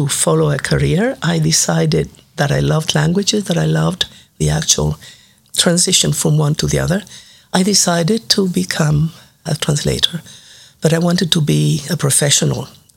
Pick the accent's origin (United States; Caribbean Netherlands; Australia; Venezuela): Venezuela; born there; first language Italian; English is a second language; I was born in Venezuela of an Italian immigrant parents, so we spoke Italian at home, and the Italian we spoke was educated Italian.